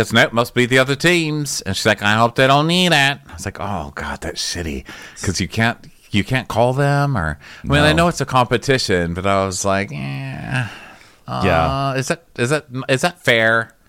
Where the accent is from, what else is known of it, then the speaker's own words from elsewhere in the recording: United States; Listen, I get that I'm just an American. I get it, you know, and this does come from ignorance